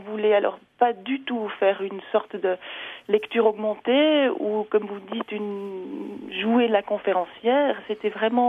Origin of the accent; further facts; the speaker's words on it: Lucerne, Switzerland; pour moi, aller vers la Suisse alémanique, c'est assez naturel parce que j'ai grandi à Lucerne.